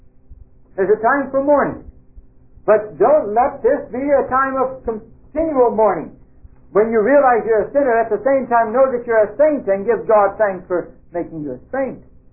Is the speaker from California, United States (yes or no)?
yes; California, United States; also born or lived in Minnesota; Oh, no, I was born in Minnesota. I grew up in California.